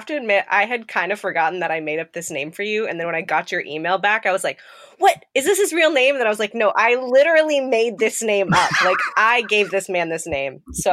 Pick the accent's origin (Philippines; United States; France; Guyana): Philippines; Manila, Metro Manila; but I grew up overseas in Manila, Philippines, and I grew up around a lot of poverty, quite frankly